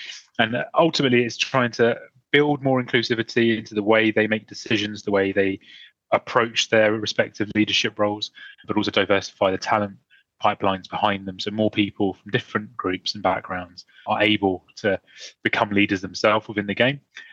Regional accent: Brighton, South East England, United Kingdom; also born or lived in London; Whilst I was born in South London, which is a very diverse part of the country, I then spent most of my upbringing in Brighton.

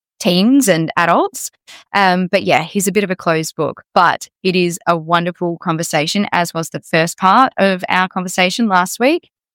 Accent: Bunbury, Western Australia, Australia; your post-Drive to Survive fan, and today I'm in my hometown of Bunbury in Western Australia.

